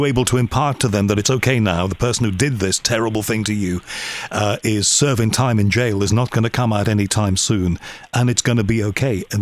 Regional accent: Liverpool, North West England, United Kingdom; I'm originally from Liverpool, UK.

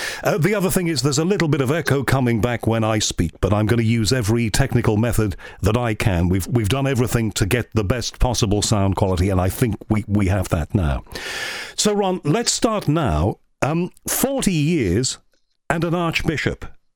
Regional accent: Liverpool, North West England, United Kingdom; I'm from Liverpool. Liverpool is a city that has a very strong Catholic faith and a very strong Protestant faith.

